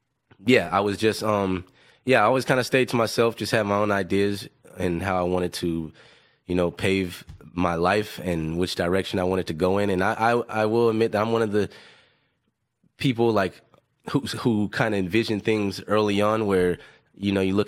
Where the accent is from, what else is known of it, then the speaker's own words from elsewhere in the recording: Los Angeles, California, United States; I'm from Los Angeles, but Panorama City. It's in the San Fernando Valley.